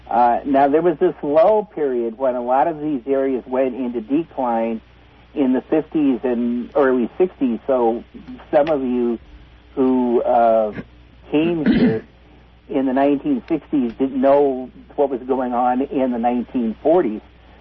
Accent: Portland, Oregon, United States; I was born and raised in Portland, and so I was born, I'm 68 now, so I remember downtown Portland in the 1940s

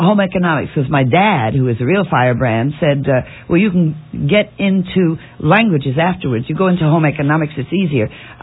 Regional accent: New York, United States; also born or lived in Boston; Born in Boston, Massachusetts, raised upstate New York on a farm, so I do all of those farm things.

